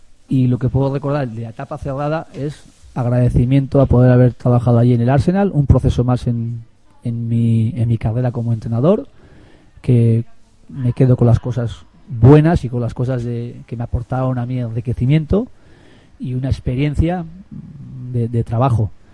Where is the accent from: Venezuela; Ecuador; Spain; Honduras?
Spain; San Sebastián, Basque Country; Es verdad que él es de San Sebastián, de Donosti, igual que yo, soy guipuzcoano donde vivía, hoy vengo también de Donosti, prácticamente